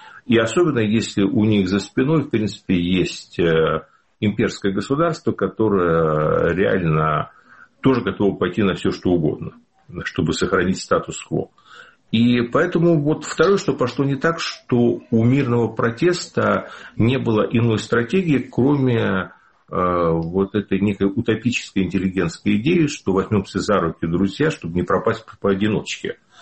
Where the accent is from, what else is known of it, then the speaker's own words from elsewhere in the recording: Ukraine; поскольку я родился и вырос на Украине, то в Украине в данном случае